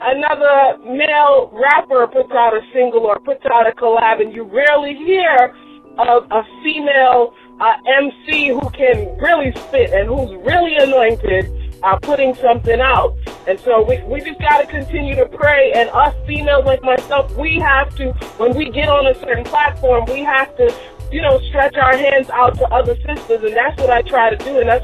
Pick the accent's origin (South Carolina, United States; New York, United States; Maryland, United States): New York, United States; Brooklyn; Well, I grew up in Brooklyn, New York.